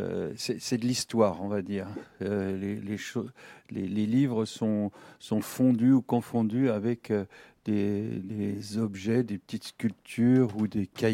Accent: Nancy, Grand Est, France; Je suis originaire de Nancy, mais je n'ai jamais habité dans cette maison

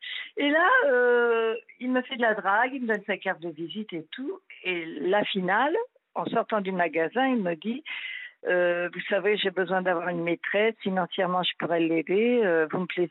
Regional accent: Brittany, France

